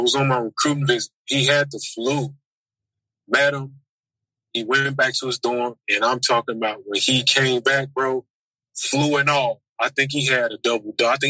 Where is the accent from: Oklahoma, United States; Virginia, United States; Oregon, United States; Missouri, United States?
Oklahoma, United States; It's just like, I'm coming from Oklahoma. I'm at one of the biggest schools in the country.